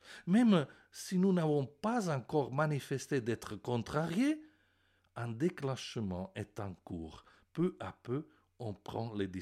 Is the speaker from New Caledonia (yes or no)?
no; Sicily, Italy; French is a second language; je suis né et grandi en Sicile, où les hautes températures font arriver l'été bien tôt que ce qui est prévu dans le calendrier.